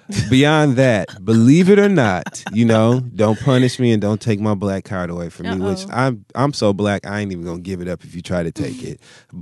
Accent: Midwest, United States; You know, I'm from the Midwest.

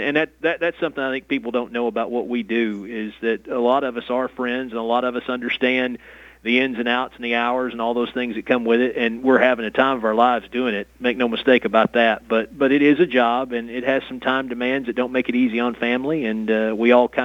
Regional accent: Morristown, Tennessee, United States; Morristown.

